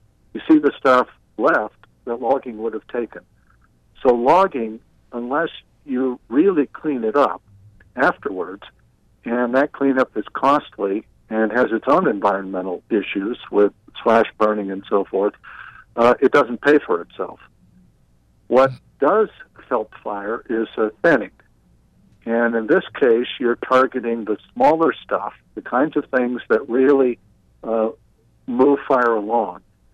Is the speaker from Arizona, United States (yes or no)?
yes; Phoenix, Arizona, United States; I mean, I grew up in Phoenix, basically.